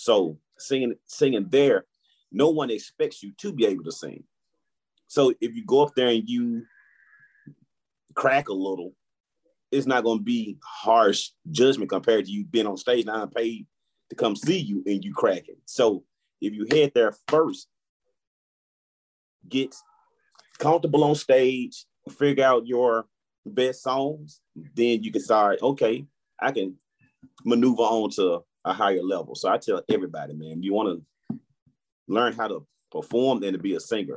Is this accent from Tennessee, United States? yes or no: yes; Memphis, Tennessee, United States; And I'm from North Memphis, so you round cats from New York, Florida, and mm-hmm.